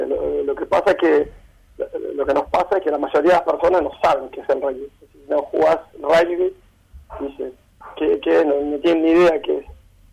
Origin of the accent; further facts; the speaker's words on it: Salto, Uruguay; also born or lived in Montevideo; now in Rio de Janeiro, Brazil; yo soy del interior de Salto y luego de vivir ahí, estudiar en Montevideo, en algún momento con un amigo dijimos, bueno, vamos a vivir a Río Janeiro